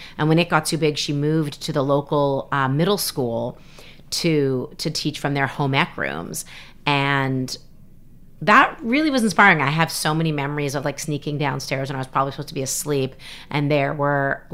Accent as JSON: {"language": "English", "town": "Toronto", "region": "Ontario", "country": "Canada", "tie": "born or raised there", "said": "I was born and raised in Canada, in Toronto, Ontario."}